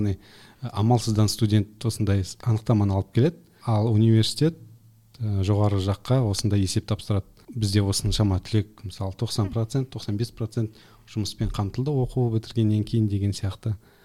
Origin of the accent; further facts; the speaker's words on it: Kandyagash, Aktobe Region, Kazakhstan; Мысалы мен Астана қаласында тұрамын ба қазір, бірақ мен Ақтөбеден Қандағаш деген жерден, Мұғалжар ауданы.